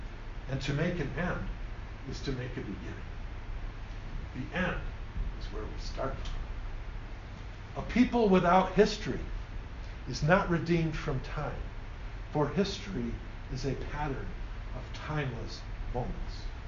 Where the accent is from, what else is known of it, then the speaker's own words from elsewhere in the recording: Detroit, Michigan, United States; I grew up in the Detroit area, and we would often go down in the summertime on the Detroit River